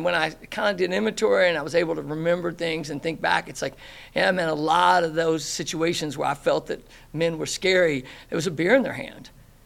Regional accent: the South, United States; But yeah, I grew up in the South.

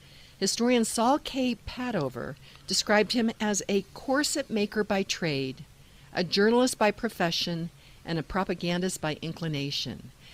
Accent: Kansas, United States; I don't know if you ever drive there, but I'm from Kansas.

